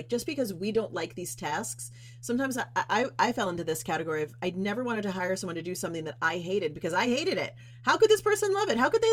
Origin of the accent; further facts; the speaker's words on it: New York City, New York, United States; Even when I lived in New York City, so I'm originally from New York, and when I lived there, I was a performer